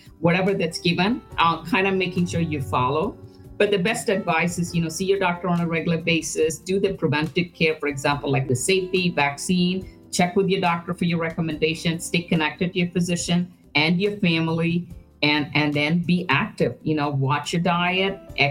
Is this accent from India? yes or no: yes; India; moved away as an adult; now in United States; when I came from India to the United States to start my training